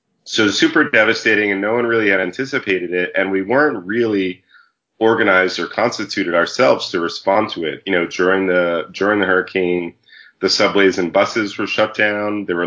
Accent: New York, United States; You know, I'm from New York. Maria's from New York as well.

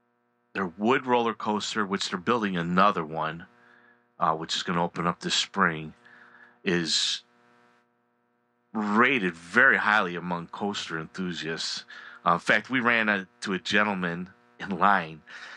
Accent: Illinois, United States; this is crazy because we're from Illinois, which is about as flat gets

